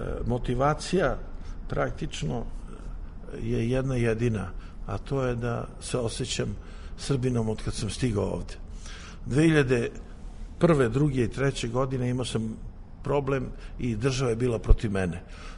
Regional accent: Serbia; now in France

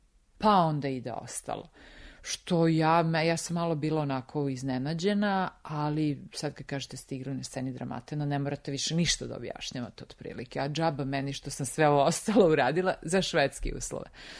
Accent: Serbia

